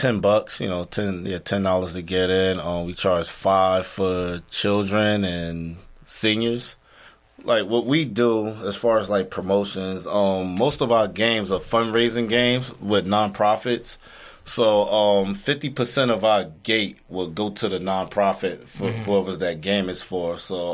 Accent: Newark, New Jersey, United States; I mean, neither one of us is from here. You know, I'm from New Jersey. I'm from Newark, New Jersey.

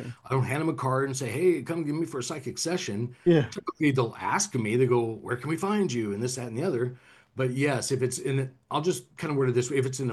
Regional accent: California, United States; And I'm from California, and I've lived in all these states myself, so a lot of them are my personal stories.

